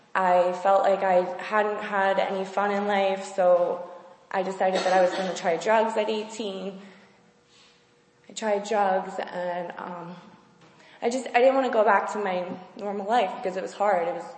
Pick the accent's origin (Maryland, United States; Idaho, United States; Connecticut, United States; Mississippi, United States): Maryland, United States; I'm 22 years old, and I'm from Maryland.